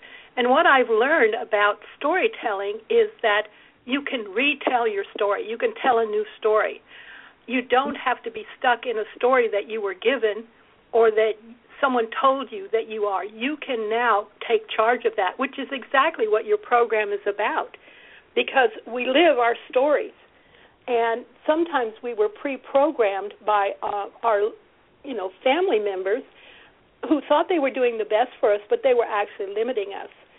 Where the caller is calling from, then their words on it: California, United States; I'm in California. I'm in Orange County, California, right near the Pacific Ocean.